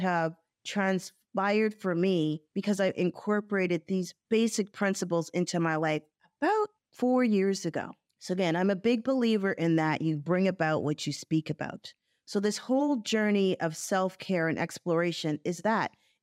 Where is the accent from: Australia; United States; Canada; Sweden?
Canada; Growing up in Canada, I learned how to speak French.